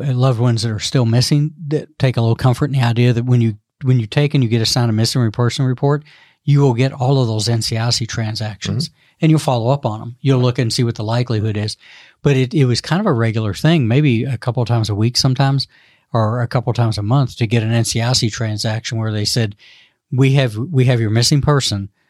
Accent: Louisville, Kentucky, United States; And you know, I grew up in Louisville on the Ohio River

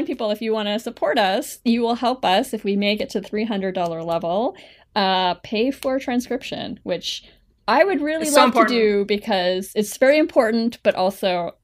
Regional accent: Canada

